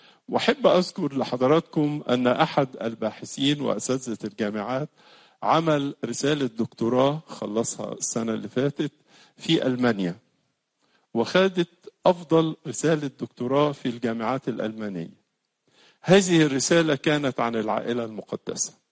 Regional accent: Egypt; احنا كشعب مصري شعب متدين

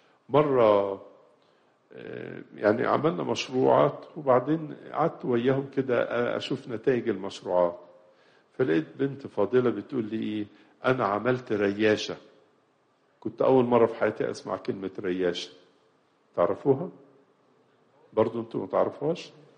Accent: Egypt; من أعظم الإنجازات اللي حصلت في بلادنا مصر في السنين القليلة اللي فاتت دي

